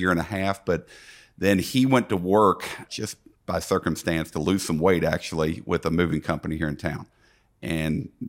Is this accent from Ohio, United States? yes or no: yes; Cincinnati, Ohio, United States; now in Birmingham, United States; From Cincinnati, Ohio, originally.